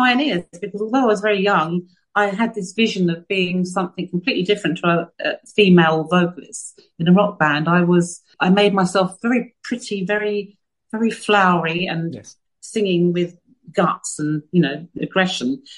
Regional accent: Martis, Sardinia, Italy; I arrived back into my hometown, which is in Sardinia. I'm in a place called Martis in Sardinia, and it's a little village in the middle of nowhere, and no traffic, no people, just sheep and countryside

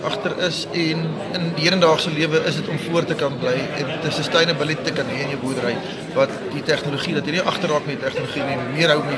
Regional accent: Bloemfontein, Free State, South Africa; ek is van die Bloemfontein omgeving. Ons is net so buiten Bloemfontein.

